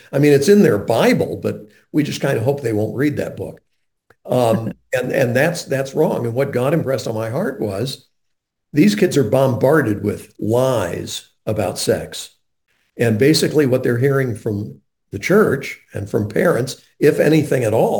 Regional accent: North Carolina, United States; When I was growing up in Western Carolina, all the traffic going from east of Asheville into downtown had to go through

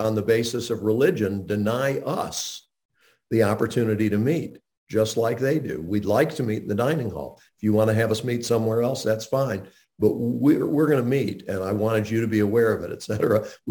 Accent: Montreat, North Carolina, United States; I grew up right outside of Asheville, North Carolina. I lived in a little town called Montreat, where Billy Graham lived.

